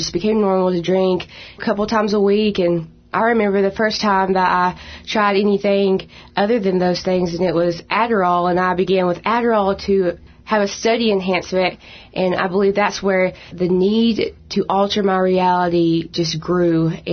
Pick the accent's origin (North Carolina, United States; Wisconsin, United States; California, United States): North Carolina, United States; I grew up in Yancey County, North Carolina, and I am here to tell y'all a little bit about how God has brought me out of my addiction.